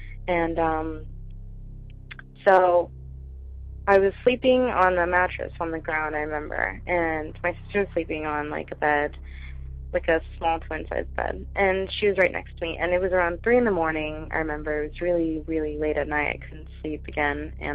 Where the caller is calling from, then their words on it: Florida, United States; I'm from Florida again.